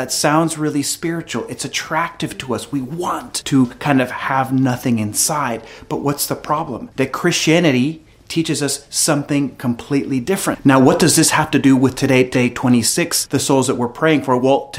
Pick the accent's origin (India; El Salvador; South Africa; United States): El Salvador; I'm from El Salvador